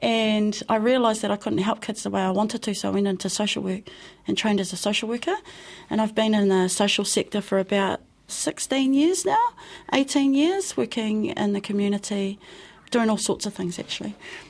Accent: Ohai, Southland, New Zealand; So, you know, growing up in Ohi in Western Southland, sharing was really prominent in our community. And being raised in a wool shed right from very, very little

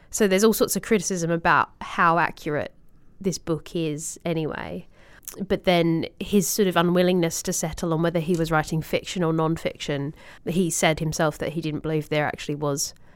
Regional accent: Australia; So I'm thinking of Songlines, particularly as an Australian.

